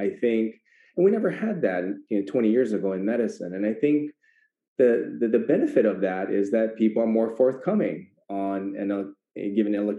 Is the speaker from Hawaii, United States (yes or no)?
yes; Hawaii, United States; So I think, yeah, I'm from Hawaii